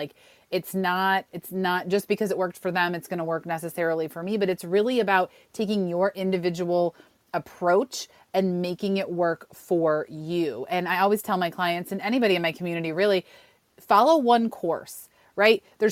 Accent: New York, United States; I grew up in Western New York, so the Buffalo Bills were my team

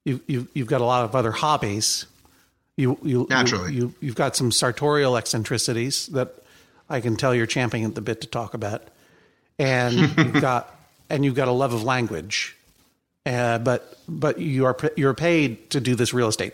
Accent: Milwaukee, Wisconsin, United States; pardon me, but I am from Milwaukee, and this does not comport to my standards.

